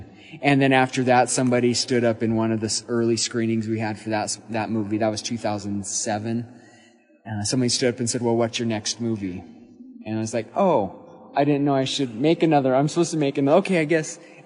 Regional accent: Twin Falls, Idaho, United States; now in Arizona, United States; born and raised in Twin Falls, Idaho.

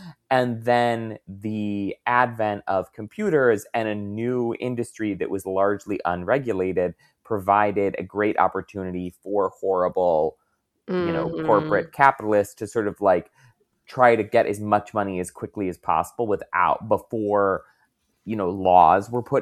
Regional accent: Michigan, United States; it did for a while create, like, a really nice, robust middle class, especially growing up in Michigan.

